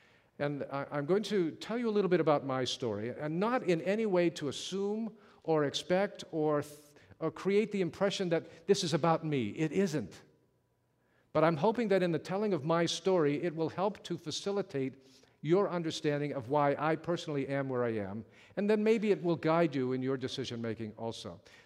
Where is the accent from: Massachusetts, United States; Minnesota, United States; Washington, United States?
Massachusetts, United States; Lowell; also born or lived in Boston, United States / Medford, United States; I was born in Boston, but lived in Medford for the first 4 years of my life. At the age of four, my family moved to Lowell, Massachusetts